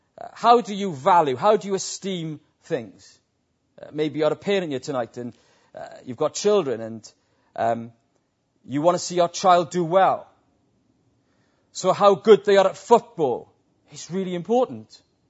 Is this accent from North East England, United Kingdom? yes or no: no; Beaufort, Wales, United Kingdom; I'm Welsh. I was brought up in a village called Beaufort, in the shadow of a town called Ebervale. And in this village where I grew up in a terraced house on one of the back streets of that village.